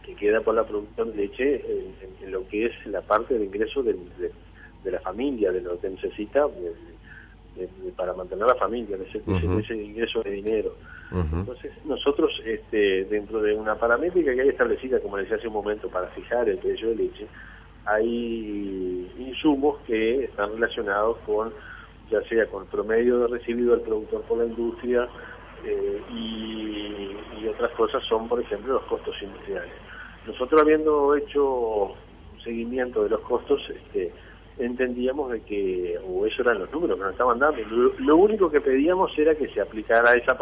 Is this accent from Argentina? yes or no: no; Uruguay; Nos preocupa como productores lecheros, como gremial y como uruguayos en general.